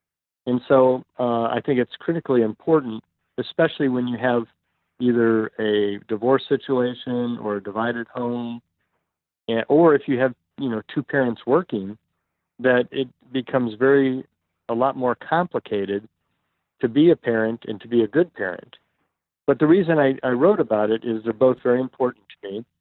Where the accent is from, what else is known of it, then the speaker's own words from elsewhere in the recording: Florida, United States; I grew up in Florida.